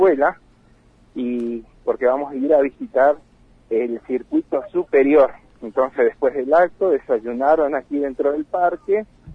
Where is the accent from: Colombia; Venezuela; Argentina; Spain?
Argentina; nos enorgullece como argentino